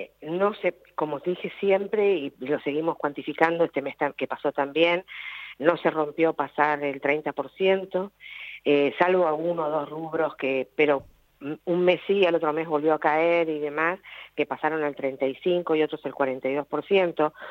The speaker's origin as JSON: {"language": "Spanish", "town": "Ushuaia", "region": "Tierra del Fuego", "country": "Argentina", "tie": "born there", "said": "yo creo que los que nacimos en Ushuaia estamos acá porque nuestros padres nos enseñaron a quererla y demás."}